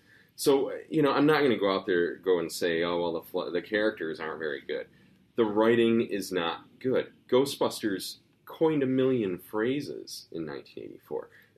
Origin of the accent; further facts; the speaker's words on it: Grand Rapids, Michigan, United States; the guy who wrote the screenplay from that is from my hometown, Grand Rapids.